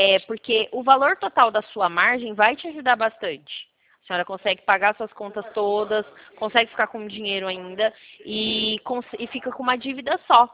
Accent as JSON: {"language": "Portuguese", "town": "Sumaré", "region": "São Paulo", "country": "Brazil", "said": "Eu sou da cidade de Sumaré, do centro de Sumaré."}